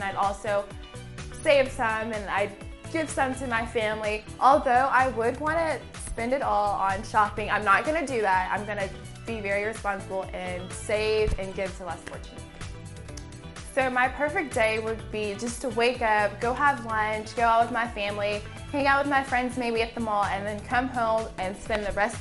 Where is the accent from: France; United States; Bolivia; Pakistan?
United States; Houston, Texas; I'm from Houston, Texas, and this is my second season being an HTC.